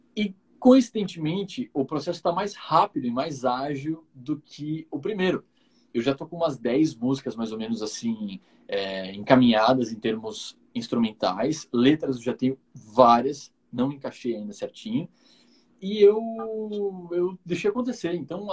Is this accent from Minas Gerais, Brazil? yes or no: no; Cotia, São Paulo, Brazil; now in São Paulo, Brazil; Na verdade, eu sou de Cotia, mas moro em São Paulo hoje, e meus pais ainda moram em Cotia.